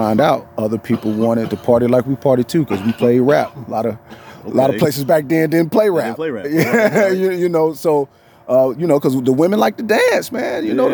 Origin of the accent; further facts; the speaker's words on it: Florida, United States; You know, I come from the South. Oh, okay. You know what I mean? I mean, you know, North Florida is basically Lower Alabama.